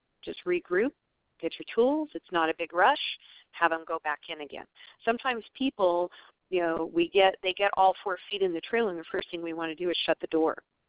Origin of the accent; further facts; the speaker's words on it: Arizona, United States; Having a clinic in my home state, that's always a treat.